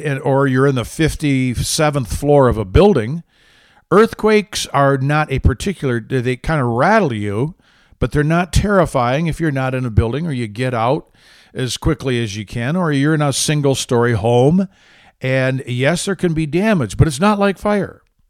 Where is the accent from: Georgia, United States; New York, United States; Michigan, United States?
Michigan, United States; I grew up in Michigan where there are some references to fire which were very, very positive.